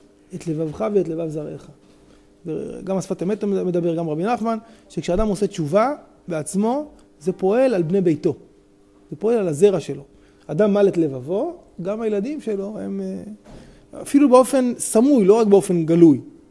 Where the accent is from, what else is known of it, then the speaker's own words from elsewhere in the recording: Petah Tikva, Central District, Israel; אני זוכר בתור ילד, חוויית ילדות. בית כנסת של ההורים שלי היה על הכביש הראשי, בפתח תקווה שם.